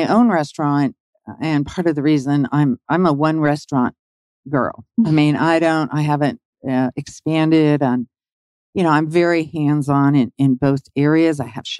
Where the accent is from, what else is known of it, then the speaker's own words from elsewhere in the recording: Virginia, United States; I grew up in Northern Virginia. My father was in the agency.